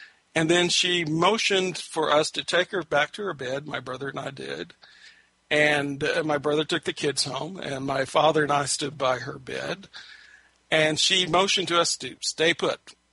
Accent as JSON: {"language": "English", "region": "Texas", "country": "United States", "tie": "born or raised there", "said": "I was 18 years old. I was growing up in Texas, where you have these bodies of water called stock tanks."}